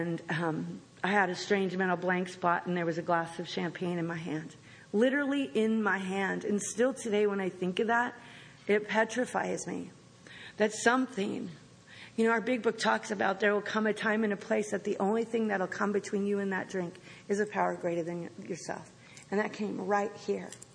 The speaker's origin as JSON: {"language": "English", "town": "Lynden", "region": "Washington", "country": "United States", "tie": "born or raised there", "said": "outside my hometown, Linden, Washington. This little Dutch town. There's this big mansion out there. Not a lot of mansions where I come from."}